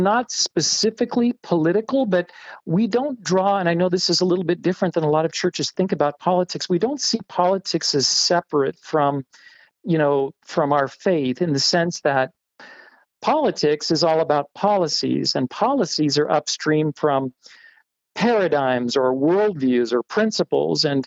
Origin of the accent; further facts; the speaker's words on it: Oregon, United States; also born or lived in Arizona; I'm new back to the state myself after having lived for 30 years in Arizona. I was born and raised in Oregon